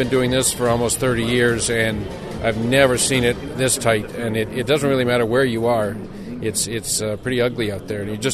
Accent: Canada; I mean, I come from Canada, and components really count

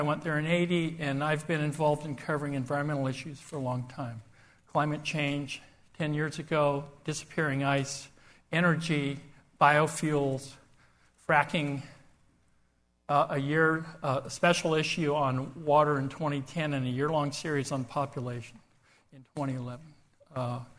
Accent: Oregon, United States; So I grew up in the Willamette Valley of Oregon on a farm. This is where I was when I was a little over a year old, just south of Portland.

